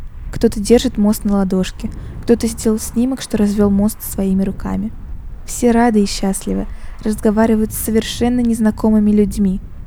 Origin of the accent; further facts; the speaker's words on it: Saint Petersburg, Russia; Проникнуться в атмосферу моего родного города можно не только послушав эту передачу. Приезжайте в Петербург